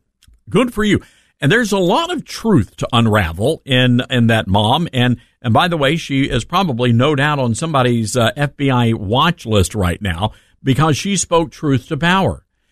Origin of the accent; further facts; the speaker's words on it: Memphis, Tennessee, United States; my hometown of Memphis, Tennessee